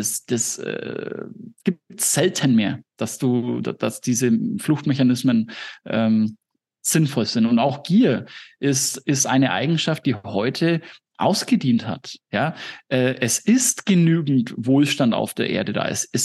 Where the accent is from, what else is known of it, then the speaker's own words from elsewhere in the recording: Nuremberg, Bavaria, Germany; egal ob das jetzt in Thailand ist oder in Nürnberg, da wo ich herkomme, oder in den USA